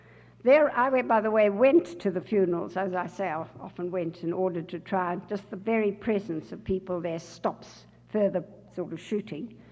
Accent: South Africa; I said, I come from South Africa.

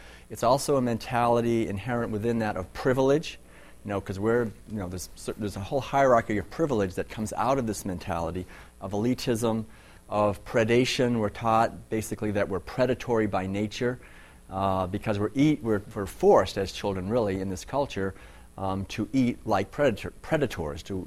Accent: Concord, Massachusetts, United States; born there; I was born in Concord.

